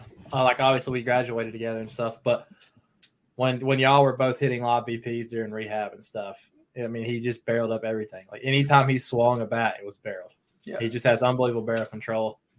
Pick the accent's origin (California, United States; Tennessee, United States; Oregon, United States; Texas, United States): Tennessee, United States; Chattanooga; I'm just like, you can probably tell by the way I talk. I would love Nashville, Tennessee. I'm from Chattanooga.